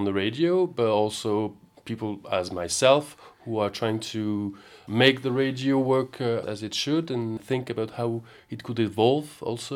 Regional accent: Brittany, France; also born or lived in Corvallis, United States; I'm French, Breton, and European, of course.

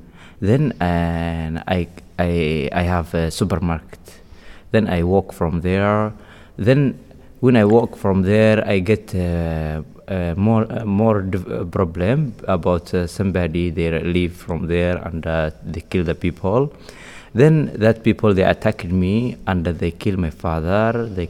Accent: Somalia; English is a second language; now in France; I prefer to die in the sea Mediterranean because I come from Somalia, I come in Sudan, I come in Libya

